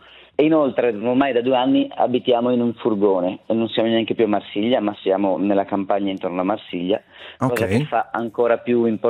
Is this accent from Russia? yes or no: no; Arzo, Ticino, Switzerland; moved away as an adult; also born or lived in Amsterdam / Mexico City / Marseille; io sono cresciuto nel Mendrisiotto, sono di Arzo, quindi da Arzo poi sono partito a 19 anni, sono andato ad Amsterdam, ho fatto 5 anni ad Amsterdam